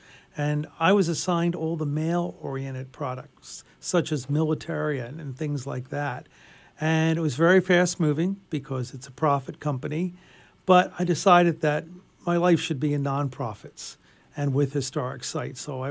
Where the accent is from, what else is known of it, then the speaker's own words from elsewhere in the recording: Philadelphia, Pennsylvania, United States; I am. My accent probably will come out at some point. But I tell people that we are somewhat educated in Philadelphia, and we just slip now and then.